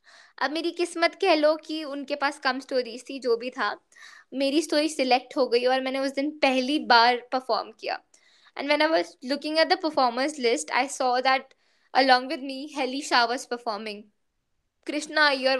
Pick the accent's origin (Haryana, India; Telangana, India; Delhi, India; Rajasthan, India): Rajasthan, India; Jaipur; और मैं भी जयपुर से हूँ तो मैं भी जयपुर आ रही थी दिवाली ब्रेक के लिए